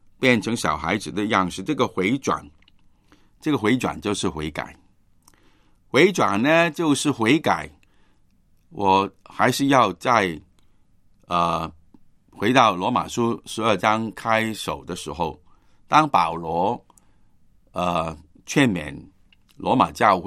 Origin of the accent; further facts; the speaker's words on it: Guangdong, China; 我们都想多几步，我们广东人这样说